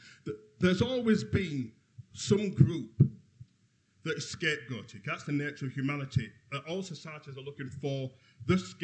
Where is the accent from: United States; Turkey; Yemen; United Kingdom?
United Kingdom; Bradford, Yorkshire and the Humber; certainly when I grew up in Bradford